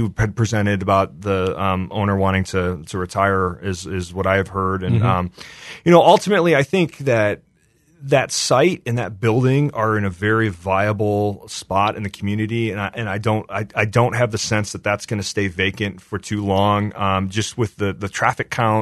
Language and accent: English; Michigan, United States; I remember growing up going to the bookstores that were in my hometown in Southwest Michigan